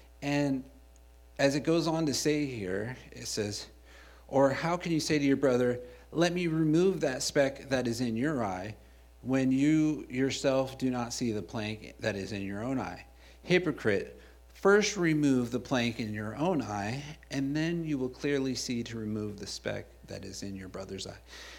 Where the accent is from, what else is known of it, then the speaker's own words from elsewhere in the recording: California, United States; and I'm from California, and I would be on the streets